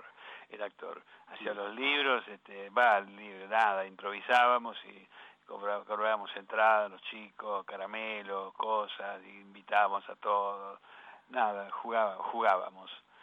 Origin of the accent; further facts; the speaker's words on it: Pellegrini, Buenos Aires Province, Argentina; Sí, Pellegrini sigue siendo mi pueblo, yo sigo siendo pellegrinense.